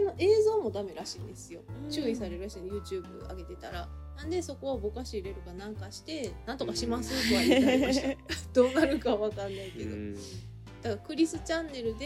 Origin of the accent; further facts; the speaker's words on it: Kagoshima, Japan; そうなんですよ、すごい九州男児なんですよ、実は。